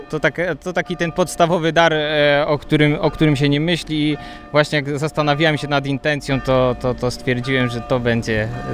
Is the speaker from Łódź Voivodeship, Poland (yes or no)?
yes; Brzeźnio, Łódź Voivodeship, Poland; No właśnie z racji tego, że pochodzę z parafii Brzeźnio